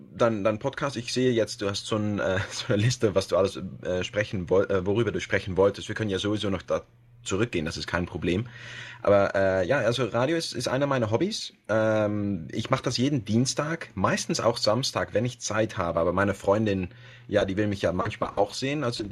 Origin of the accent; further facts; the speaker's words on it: Amersfoort, Utrecht, Netherlands; German is a second language; Ja, also ich bin ein Holländer eigentlich. Ich wohne genau in der Mitte von Holland, in Amersfoort. Und mein Vater kam aus Österreich, also davon habe ich auch die Sprache gelernt. Ich habe aber nicht das österreichische Akzent.